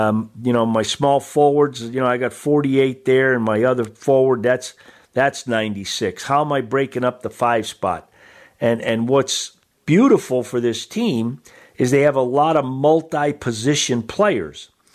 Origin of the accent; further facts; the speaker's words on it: Massachusetts, United States; You know, as a young guy growing up in Massachusetts, the Celtics, Red Auerbach started that six-man role.